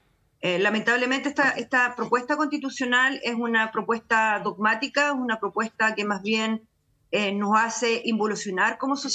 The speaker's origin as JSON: {"language": "Spanish", "region": "Atacama", "country": "Chile", "said": "soy de Atacama."}